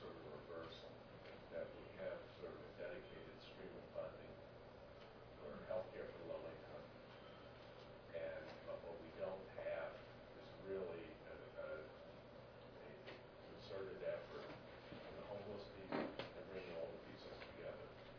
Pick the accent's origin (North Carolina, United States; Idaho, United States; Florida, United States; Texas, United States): Florida, United States; I'm from Florida, and we have a situation locally